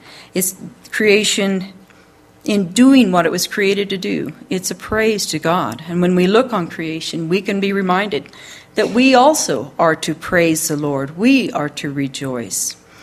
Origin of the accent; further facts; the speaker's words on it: Kansas, United States; And I'm from Kansas, so I've seen a lot of fields